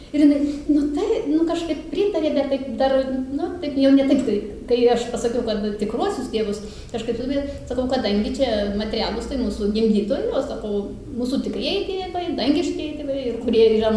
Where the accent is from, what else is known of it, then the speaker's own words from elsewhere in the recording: United States; Lithuanian is a second language; now in Lithuania; aš sakau, manau, kad nevietinė, iš kažkur atvykau, taip, sakau, aš iš Amerikos.